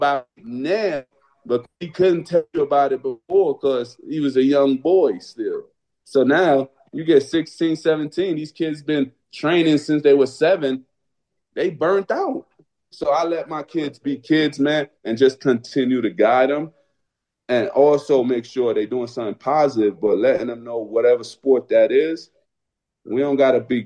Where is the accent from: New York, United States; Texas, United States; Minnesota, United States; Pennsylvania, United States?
New York, United States; Brooklyn; I'm from Brooklyn, so that I was involved in a lot of stuff that was not basketball related.